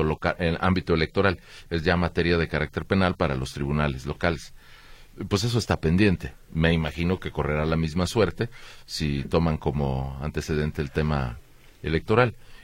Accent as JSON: {"language": "Spanish", "town": "Guadalajara", "region": "Jalisco", "country": "Mexico", "said": "Porque yo soy tapatío, habitante de la ciudad."}